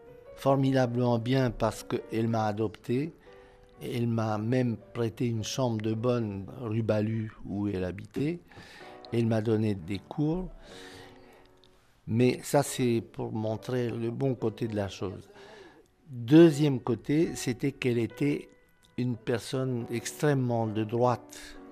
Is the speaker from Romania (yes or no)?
yes; Romania; now in France; Donc je suis parti de Roumanie avec deux grands cahiers de musique et mon violon.